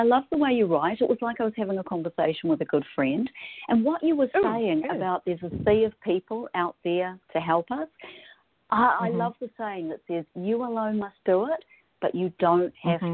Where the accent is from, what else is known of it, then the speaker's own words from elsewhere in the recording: New Zealand; now in Seattle, United States; I am from New Zealand. I'm now based in Seattle, and I'm so blessed. I love Seattle. Washington State is absolutely stunning, but I am from New Zealand. And growing up in New Zealand, we grew up with British and American TV shows.